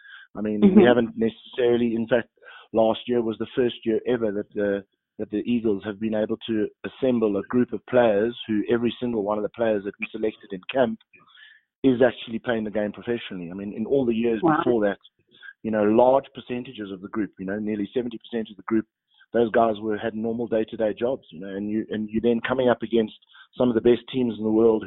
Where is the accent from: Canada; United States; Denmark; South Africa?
South Africa; moved away as an adult; also born or lived in United Kingdom / Japan; Coached in my home country of South Africa, coached in the UK for 10 years, and then a couple of years in Japan as well.